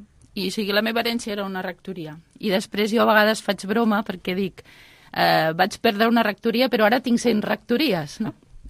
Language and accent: Catalan; Catalonia, Spain; born there; de Mossa de Cerdanya, que és on vaig néixer jo.